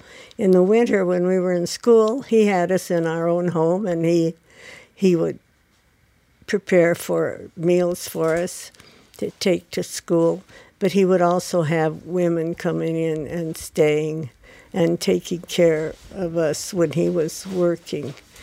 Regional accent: Denver, Colorado, United States; born there; I was born in Denver, and at that time, and I lived with my father.

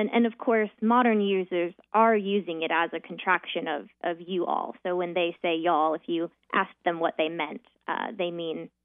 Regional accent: the South, United States; it became an identity marker for me as being a Southerner.

